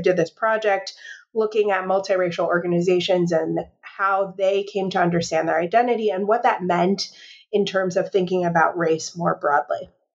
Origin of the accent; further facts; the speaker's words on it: Chicago, Illinois, United States; So I am a native Chicagoan, and growing up in Chicago, I had sort of the unusual advantage of living all over the city.